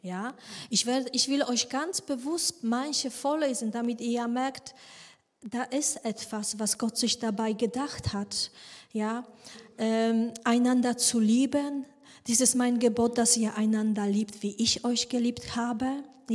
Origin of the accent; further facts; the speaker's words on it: Germany; dass ich weiß, dass wir als Deutsche wir das nicht so gerne haben.